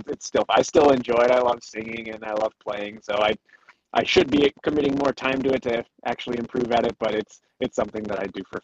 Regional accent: Portland, Oregon, United States; And when I was in Portland, that was my hometown club. And I was there for 5 years and obviously enjoyed playing for my community that I grew up in and playing in front of my friends and family there.

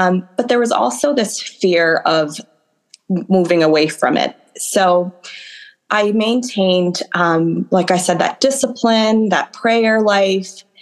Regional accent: United States; I am the first person in my entire lineage to be born and raised in the United States.

